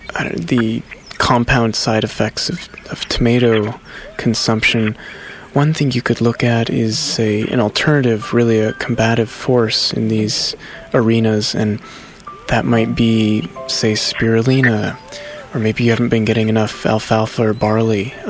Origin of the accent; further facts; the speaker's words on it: Midwest, United States; but I grew up in the Midwest, and at least there, the tomato definitely was a fruit.